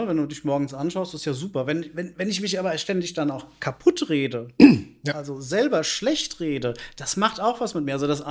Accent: Frankfurt, Hesse, Germany; Jetzt muss ich dir das nicht sagen als Frankfurter Bub, weil wir sind Ehrenmänner, also ein Handschlag gilt.

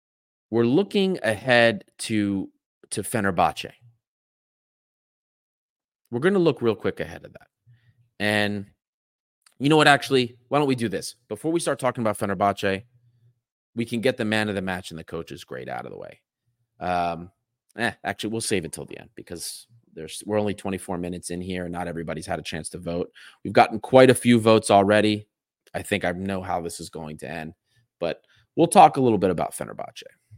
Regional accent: Kalymnos, South Aegean, Greece; because you know I'm from Kalymno?

